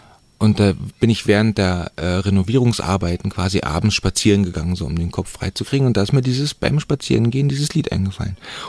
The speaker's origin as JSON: {"language": "German", "town": "Frauenhagen", "region": "Brandenburg", "country": "Germany", "tie": "born or raised there", "said": "Das Städtchen, wo ich jetzt wohne, heißt Angermünde und das Dörfchen, wo ich aufgewachsen bin, heißt Frauenhagen."}